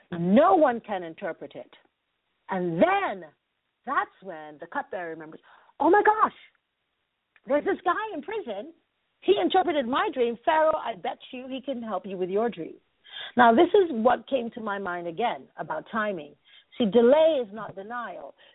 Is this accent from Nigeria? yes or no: yes; Nigeria; You know, I told you guys I was raised in Nigeria, and Nigerians are very expressive people.